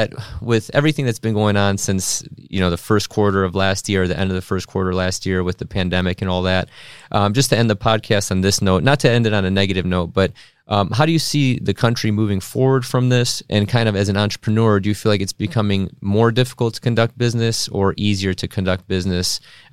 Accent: Cleveland, Ohio, United States; born and raised in Cleveland. You know, I've lived here my whole life.

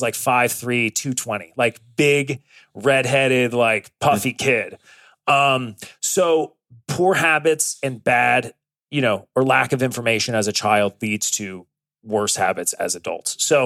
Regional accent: Tampa, Florida, United States; I grew up in a, I grew up right here in Tampa. I was the product of a single parent household.

